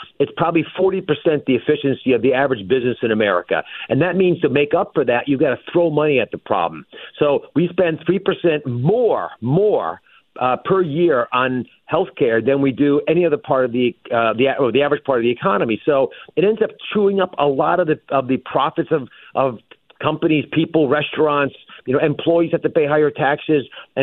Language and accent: English; Philadelphia, Pennsylvania, United States; and remember, I'm from Philly, right? So I understand what it's like to be living in Pennsylvania